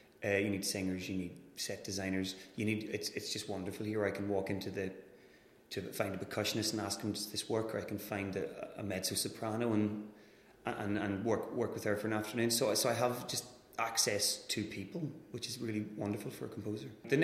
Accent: Ireland; moved away as an adult; now in Scotland, United Kingdom; I'm Irish, obviously, but I consider myself a kind of Irish man and a Scottish composer because I moved here and became a composer about 10 years ago

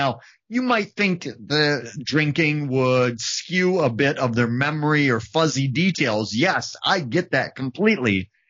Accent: Wisconsin, United States; And I can tell you, growing up in Wisconsin, I've had a few nights where I've, you know, taken down a lining kugels or two here.

